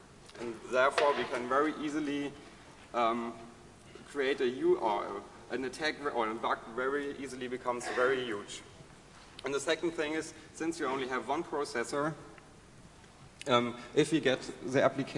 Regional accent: Germany; because we are from Germany, Germany is in Europe, okay, Europe is, of course, in the world

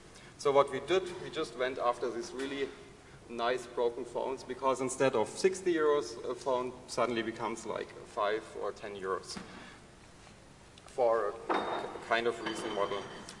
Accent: Germany; because we are from Germany, Germany is in Europe, okay, Europe is, of course, in the world

